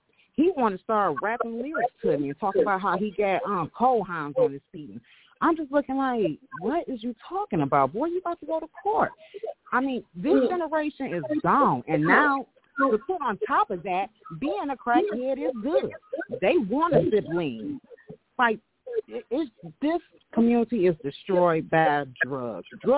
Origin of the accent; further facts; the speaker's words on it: Detroit, Michigan, United States; Because, I mean, I'm from Detroit.